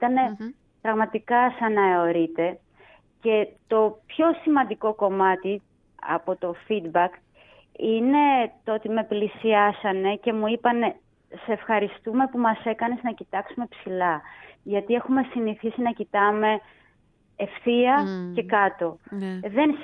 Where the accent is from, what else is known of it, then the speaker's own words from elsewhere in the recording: Nafplio, Peloponnese, Greece; Εννοείται θα πάει στην πόλη μου, στον Ναύπλιο